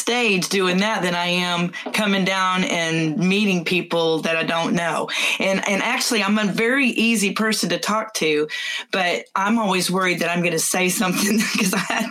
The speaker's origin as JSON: {"language": "English", "town": "Houston", "region": "Texas", "country": "United States", "tie": "born there", "said": "I was born in Houston, by the way."}